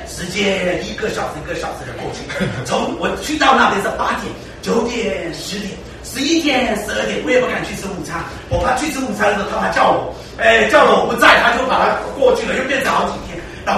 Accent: Myanmar; 台湾办事处小姐这样对待我们缅甸人

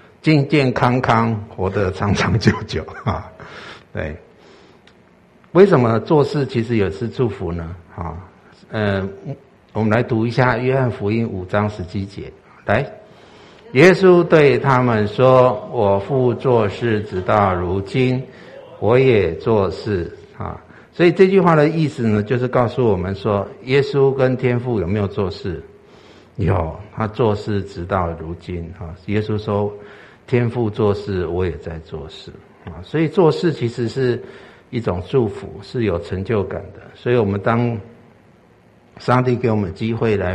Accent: Taiwan; 对我们这个从台湾来的就觉得很不习惯

